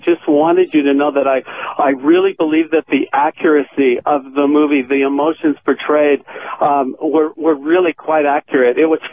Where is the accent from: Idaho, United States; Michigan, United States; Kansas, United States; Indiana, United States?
Idaho, United States; now in Palm Springs, United States; I'm calling from Palm Springs. I'm gay, and I was raised in Idaho on a cattle ranch